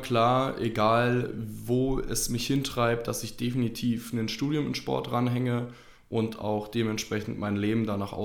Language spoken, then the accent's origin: German; Berlin, Germany; Ich komme also eigentlich gebürtig aus Berlin, lebe da auch oder habe da viele Jahre gelebt und dann in Potsdam nebenbei studiert